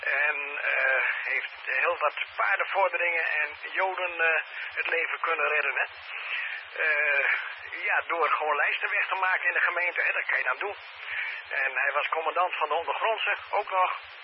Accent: Assen, Drenthe, Netherlands; Want ik kwam uit Assen uiteindelijk.

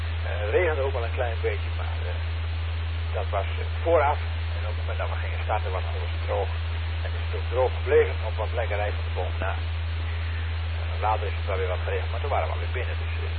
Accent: Netherlands; Ik zei, nee, ik kom niet uit Holland. Ik kom wel uit Nederland, maar ik kom niet uit Holland.

